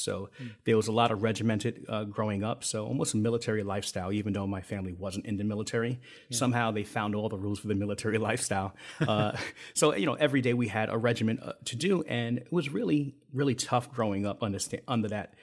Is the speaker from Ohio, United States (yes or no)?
no; Brooklyn, New York, United States; we moved into East New York, Brooklyn. That's where I grew up, born and raised in Brooklyn, New York.